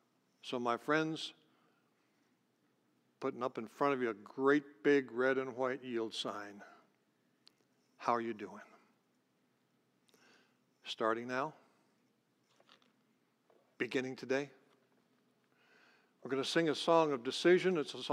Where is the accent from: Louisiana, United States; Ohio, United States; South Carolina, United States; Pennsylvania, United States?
Ohio, United States; 12 miles west of my hometown sat a simple farmhouse.